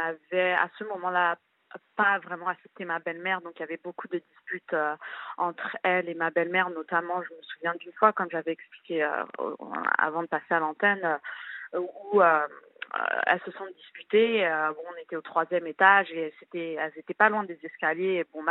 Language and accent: French; Gabon; born there; Nous sommes franco-gabonais. Et moi, j'ai 26 ans aujourd'hui, je suis née au Gabon.